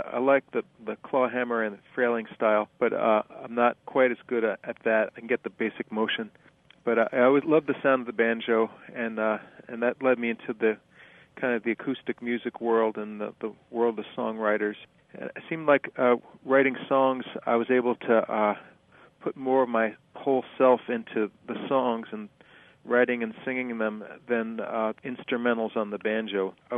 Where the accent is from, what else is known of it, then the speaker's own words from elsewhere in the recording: Colonia, New Jersey, United States; I grew up in Colonia, New Jersey, which is part of Woodbridge Township in central Jersey